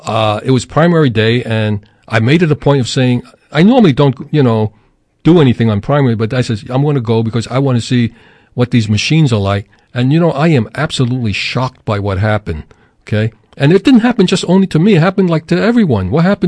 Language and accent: English; New York City, New York, United States; Actually, most people don't realize I was born and raised in New York City.